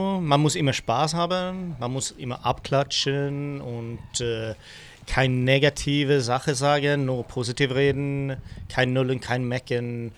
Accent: Sweden; German is a second language; Ich komme aus Schweden.

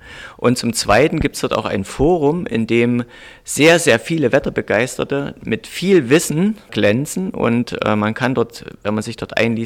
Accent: Braunsroda, Saxony-Anhalt, Germany; Ich komme aus dem Burgenlandkreis im südlichen Sachsen-Anhalt, dort wohne ich in einem Dorf, das heißt Braunsroda.

